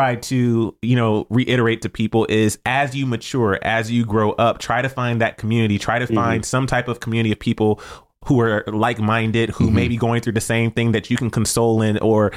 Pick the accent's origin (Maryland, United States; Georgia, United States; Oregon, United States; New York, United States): Georgia, United States; Atlanta; Cause I remember, you know, 14 for me, it was around 13, 14 for me in Georgia, and I'm from Atlanta, but I was definitely in the suburbs and I was in a all black community.